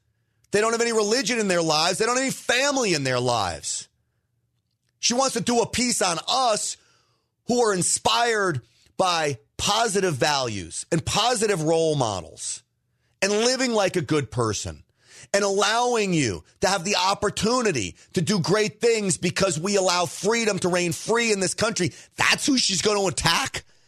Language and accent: English; Texas, United States; close to my hometown, Tarrant County, Texas.